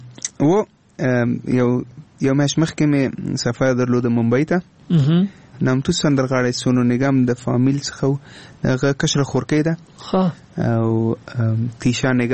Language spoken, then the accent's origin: Pashto; Afghanistan; نه زه افغان یم خو هندي ژبه ما زده کړې